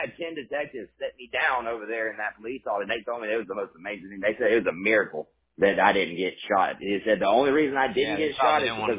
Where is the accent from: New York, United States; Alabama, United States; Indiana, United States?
Alabama, United States; Huntsville; now in Birmingham, United States; I grew up in Huntsville area, but I'm telling you, Birmingham's got 1.45 million people